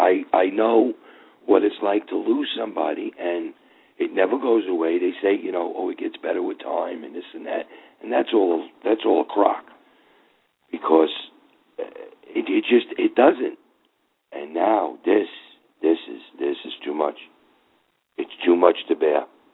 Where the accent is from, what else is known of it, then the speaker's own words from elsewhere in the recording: United States; I'm an American. I'm a father.